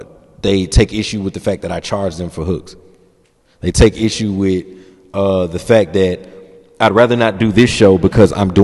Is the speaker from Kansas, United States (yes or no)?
no; New York, United States; because in New York, and I've talked to Eve about this so many times, growing up in New York with Eve